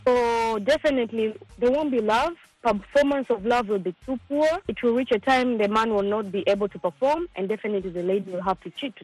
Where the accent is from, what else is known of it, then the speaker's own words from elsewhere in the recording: Lagos, Nigeria; now in Dar es Salaam, Tanzania; from Lagos, Nigeria. I'm calling from Tanzania, Dar es Salaam.